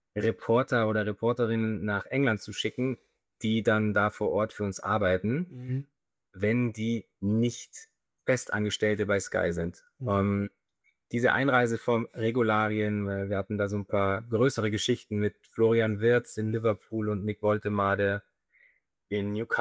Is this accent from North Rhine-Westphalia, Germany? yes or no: no; Bavaria, Germany; born there; bin in Oberbayern geboren und ich wohne in München